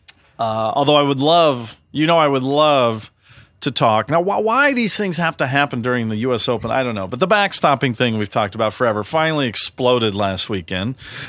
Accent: Santa Monica, California, United States; Now, I'm from Santa Monica. So that means we don't really know lobster rolls. And when we do them in California, we tend to throw in a little quinoa and some other nonsense.

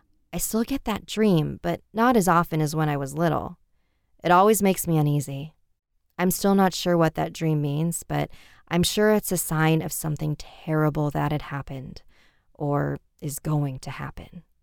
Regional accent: United States; My mom was active duty military, so I constantly moved around, but I grew up in the United States.

